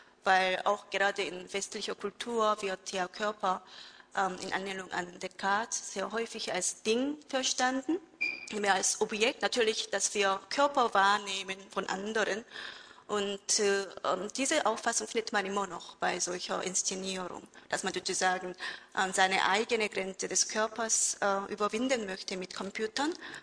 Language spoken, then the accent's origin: German; South Korea; German is a second language; now in Germany; Ich komme eigentlich aus Korea und dort habe ich auch schon Musiktheorie und ein bisschen unterschiedliche Instrumente auch studiert.